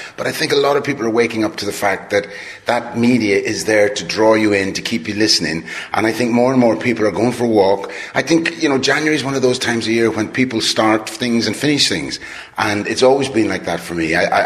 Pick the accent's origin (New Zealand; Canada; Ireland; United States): Ireland; I'm an Irish artist.